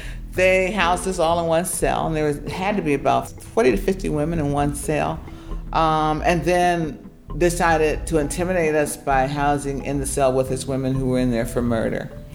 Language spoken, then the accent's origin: English; Philadelphia, Pennsylvania, United States; moved away as an adult; I grew up in West Philly, made a decision to go south because that's where the action was in 63 when I graduated.